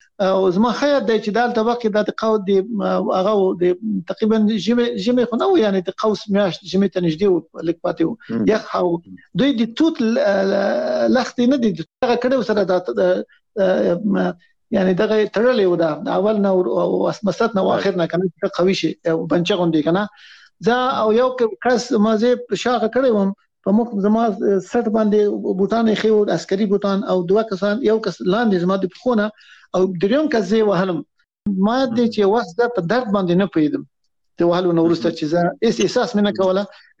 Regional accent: Afghanistan; now in Islamabad, Pakistan; موږ د افغانستان خلک خواریکش دی

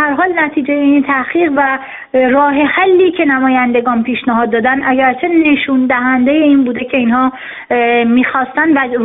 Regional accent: Iran; به عنوان زنی که در اون جامعه بزرگ شدم و خیلی از مسائل رو با جانم و با زندگیم درک کردم،

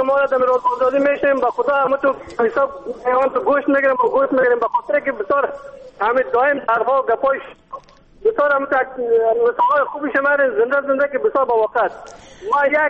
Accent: Afghanistan; من از پنجشیر هستم.

